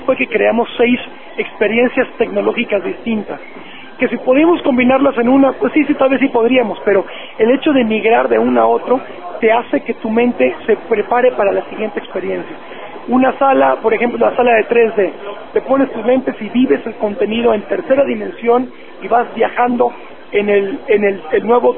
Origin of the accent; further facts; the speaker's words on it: Mexico; yo como empresario mexicano, pues lo que quiero lograr es darle mi granito de arena para impactar a mi país